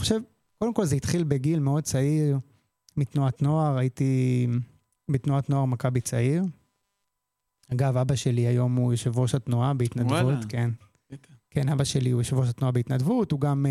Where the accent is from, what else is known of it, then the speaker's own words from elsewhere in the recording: Modi'in-Maccabim-Re'ut, Central District, Israel; אני גדלתי במכבים רעות, ולמדתי בבית ספר בתיכון ברעות.